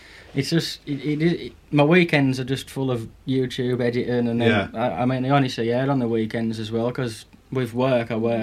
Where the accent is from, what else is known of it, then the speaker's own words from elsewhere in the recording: North West England, United Kingdom; Yeah, so we're from Cumbria.